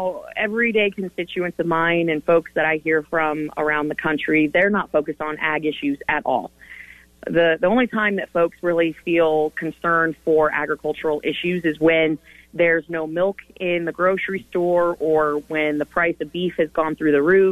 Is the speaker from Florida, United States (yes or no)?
yes; Florida, United States; I'm from Florida. My front yard would then be subject to federal intervention